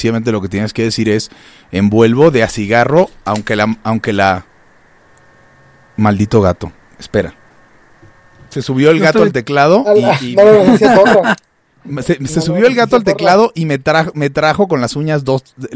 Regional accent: Venezuela; now in Mexico; Yo no soy de confiar como mexicano naturalizado, pero como venezolano, yo adiós, no cuenten conmigo.

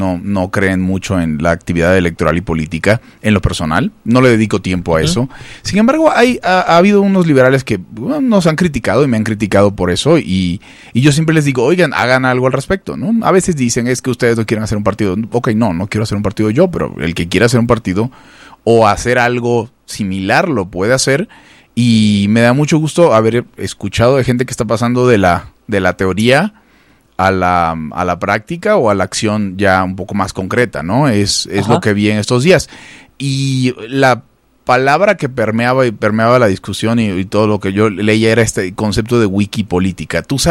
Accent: Venezuela; yo nací en Venezuela y pasé mi infancia en Venezuela

